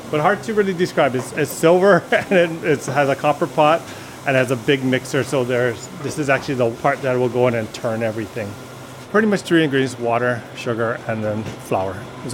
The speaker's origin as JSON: {"language": "English", "region": "Hawaii", "country": "United States", "said": "I'm from the Windward side, and I even asked my parents where they got mochi"}